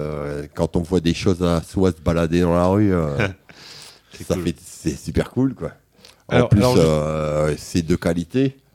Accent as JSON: {"language": "French", "region": "Hauts-de-France", "country": "France", "said": "Nord-Pas-de-Calais, je faisais mes petits graffitis dans mon coin là-bas"}